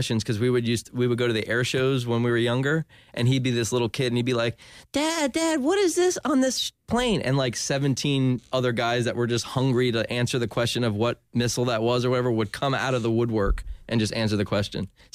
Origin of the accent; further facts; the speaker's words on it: Ormond Beach, Florida, United States; now in Winter Park, United States; I grew up in Ormond Beach. When we moved here to Winter Park